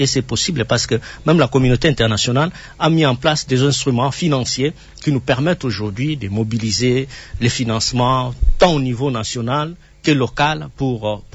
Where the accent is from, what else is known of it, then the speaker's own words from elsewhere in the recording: Kinshasa, DR Congo; à l'époque, moi j'étais encore trop jeune, je suis natif de Kinshasa